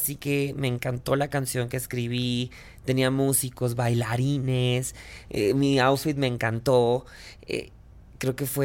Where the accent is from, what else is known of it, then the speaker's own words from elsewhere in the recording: Chihuahua, Mexico; pues yo vengo de Chihuahua, Chihuahua, que es relativamente una ciudad, pueblo muy bonita. Pero, pero pues sigue siendo un pueblo grandote.